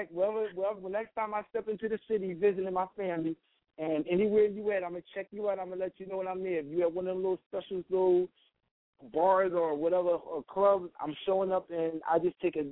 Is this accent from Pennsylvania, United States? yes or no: yes; Philadelphia, Pennsylvania, United States; I'm from Philadelphia, North Philly all day.